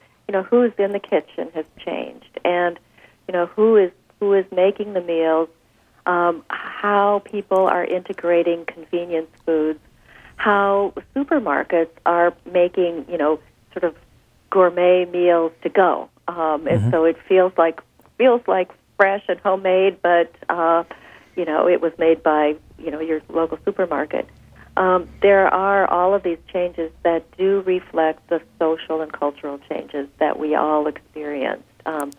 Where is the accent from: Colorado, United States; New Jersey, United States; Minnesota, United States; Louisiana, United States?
Minnesota, United States; I mean, things like, when I was growing up in Minnesota, we didn't have, pita bread and naan.